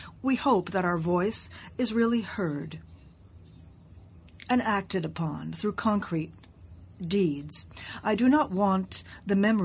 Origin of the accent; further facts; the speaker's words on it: Santa Cruz Cabrália, Bahia, Brazil; Good morning to all of you. I'm 15 years old and I'm Brazilian. I'm from the Coroa Vermelha Patasho village in Santa Cruz, Cabralia, state of Bahia.